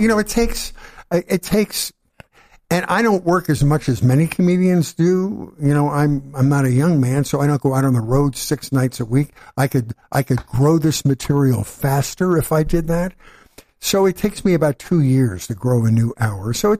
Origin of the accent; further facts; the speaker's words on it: Wayne, Pennsylvania, United States; West of Philly in a little town called Wayne, which was a spectacular place to grow up.